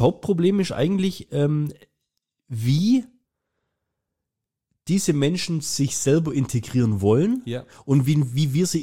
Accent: Germany; ich bin ja Deutscher

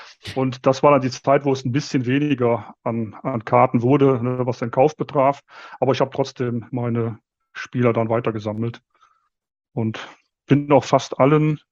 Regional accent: Viersen, North Rhine-Westphalia, Germany; born there; now in Munich, Germany; Ich komme natürlich aus dem Rheinland. Bin in der Nähe von Düsseldorf geboren, in Viersen, weiß nicht, wer das kennt, knapp neben Gladbach.

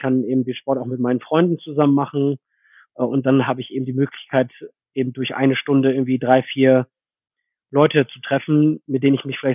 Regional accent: Lohne, Lower Saxony, Germany; zumindest da wo ich herkomme, in Lohne, gab es das nicht.

